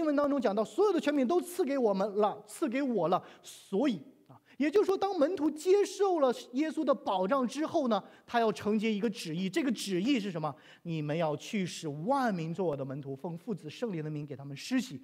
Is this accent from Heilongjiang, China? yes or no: yes; Heilongjiang, China; 我就跟他说我是黑龙江的